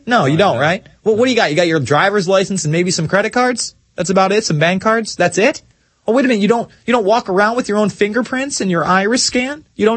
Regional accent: United States; I'm an American.

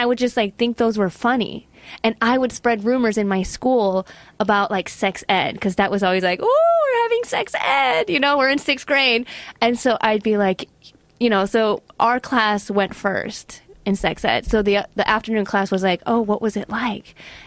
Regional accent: Midwest, United States; It's probably from growing up in the Midwest.

